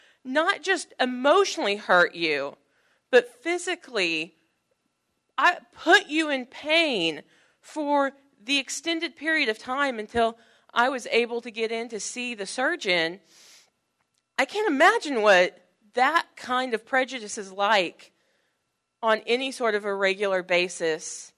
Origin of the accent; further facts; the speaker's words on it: Norman, Oklahoma, United States; Because, I mean, obviously, I'm very white as well, and I grew up in Norman my whole life.